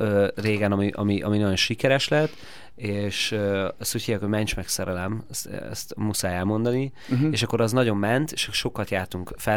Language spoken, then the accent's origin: Hungarian; Germany; Tehát én Németországban nőttem fel, ahol mi ott éltünk